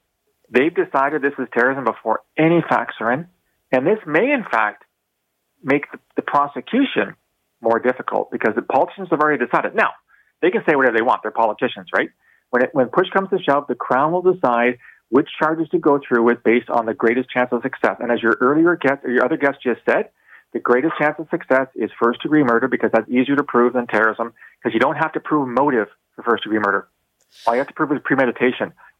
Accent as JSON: {"language": "English", "town": "London", "region": "Ontario", "country": "Canada", "said": "and by the way, I'm from London, Ontario, so this kind of strikes home for me."}